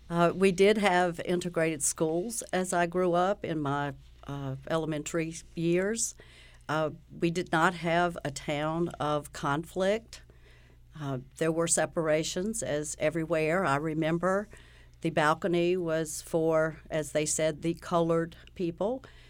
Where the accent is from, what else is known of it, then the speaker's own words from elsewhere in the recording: Ahoskie, North Carolina, United States; I grew up in rural North Carolina, Ahoskie, a very small town.